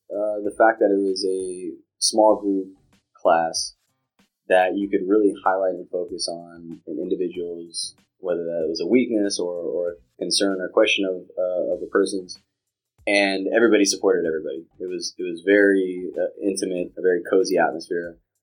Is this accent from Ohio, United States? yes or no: no; Los Angeles, California, United States; born and raised in Los Angeles.